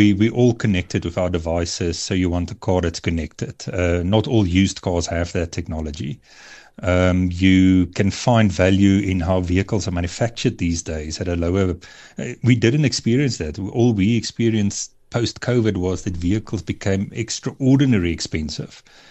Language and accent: English; South Africa; So I do think as a South African youth that there's ways that they are able to solve for that us as older gents and ladies didn't solve for in the past.